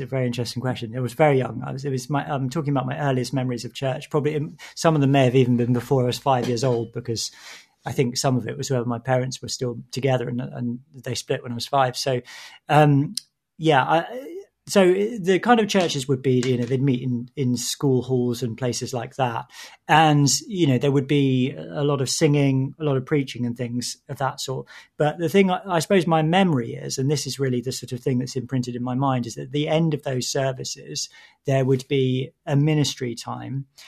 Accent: East of England, United Kingdom; I grew up, I'm from Essex. I'm from an island in Essex. And I suppose, you know, in terms of the faith, I was raised in a Christian household.

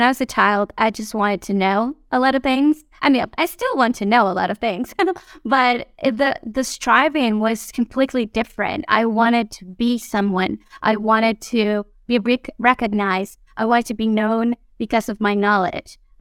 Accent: Mexico; moved away as an adult; now in Guatemala; We are originally from Mexico, my husband and I. We were both born there and grew up there. We met and married there. So we we lived all of our lives in Mexico.

